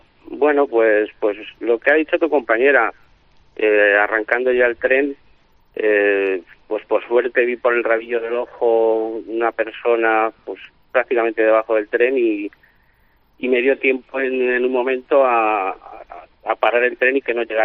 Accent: Guadarrama, Community of Madrid, Spain; el patrón de metro de San Miguel, igual que el de mi pueblo, Guadarrama

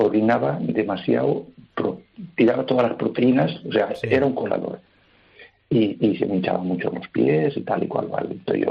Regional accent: Valencia, Valencian Community, Spain; porque yo soy de Valencia.

